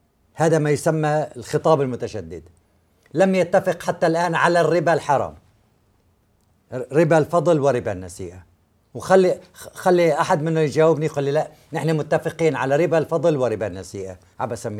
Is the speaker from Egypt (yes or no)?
no; Syria; عندنا بسوريا أنا أخذت فرضا من زميلي 1,000,000 ليرة سورية بعام 2000